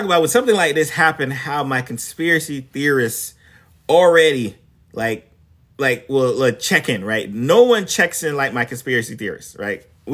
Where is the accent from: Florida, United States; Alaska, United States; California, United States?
Florida, United States; And I'm from South Florida, so I'm not necessarily familiar with the Baltimore area.